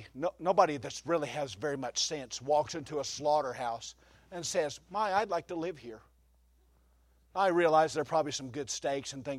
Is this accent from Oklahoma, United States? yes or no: yes; Oklahoma, United States; So I got the bright idea. I'm from Oklahoma. Let's raise our own beef.